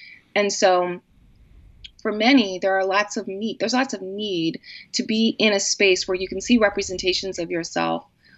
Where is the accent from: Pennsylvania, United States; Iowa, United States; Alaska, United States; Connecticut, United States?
Pennsylvania, United States; Philadelphia; And also because I'm from Philadelphia and I wanted to be a part of that community in those contexts.